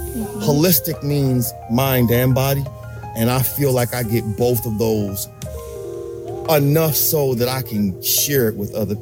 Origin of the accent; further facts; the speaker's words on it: Ohio, United States; I'm from Ohio. None of that kind of stuff makes sense to somebody like me.